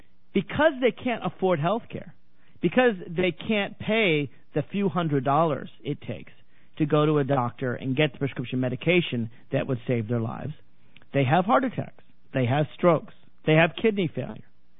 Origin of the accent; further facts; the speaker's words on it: Nashville, Tennessee, United States; I'm going to be in Nashville for Thanksgiving. In fact, I'm going to be gone all next week. I'll be in my hometown, so I'll be there shortly.